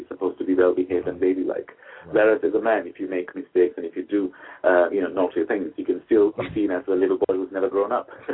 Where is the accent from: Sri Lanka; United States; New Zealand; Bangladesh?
Sri Lanka; Jaffna, Northern Province; I'm from Sri Lanka and I was born in Jaffna.